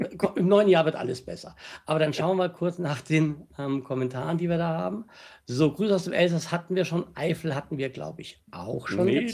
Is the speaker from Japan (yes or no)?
no; Austria; accent: Austrian; ich wohne tatsächlich in Österreich, ich bin gebürtiger Österreicher, pendle aber zwischen den Ländern hin und her.